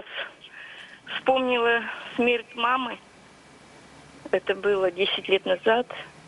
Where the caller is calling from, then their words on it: Kamensk-Uralsky, Sverdlovsk Oblast, Russia; Я звоню вам из Каменска-Уральского.